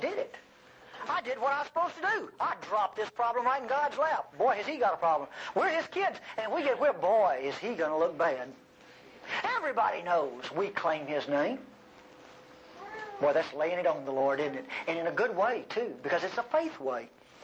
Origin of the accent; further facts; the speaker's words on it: Mississippi, United States; Listen, I'm from North Mississippi. Nobody from North Mississippi was ever eloquent.